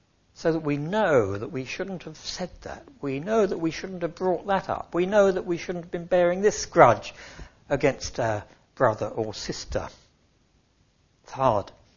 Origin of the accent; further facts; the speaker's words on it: United Kingdom; Because we're good British people, tend to be a bit reserved in expressing our feelings one to the other